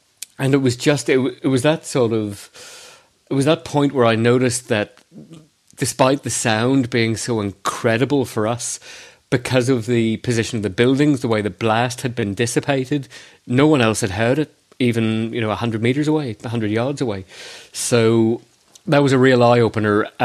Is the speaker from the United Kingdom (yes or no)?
yes; Belfast, Northern Ireland, United Kingdom; growing up in Belfast and in Northern Ireland, then there was the natural interest in crime and terror. I was born in 79 and went to school at St. Malachy's College just off Carlisle Circus in the 90s.